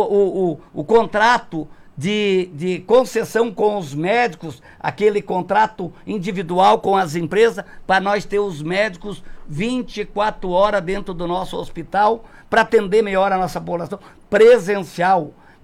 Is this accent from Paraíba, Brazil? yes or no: no; Nova Esperança, Paraná, Brazil; nasci em Nova Esperança, me criei em Nova Esperança